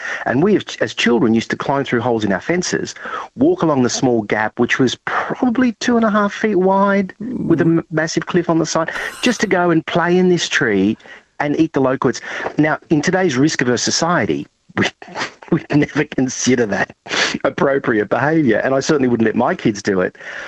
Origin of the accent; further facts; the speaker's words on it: Sydney, New South Wales, Australia; And we grew up in the Sydney suburb of Rozelle in the back of our homes, and it was a Greek family